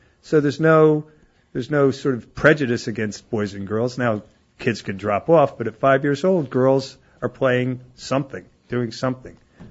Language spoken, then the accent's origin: English; Philadelphia, Pennsylvania, United States; I'm from Philadelphia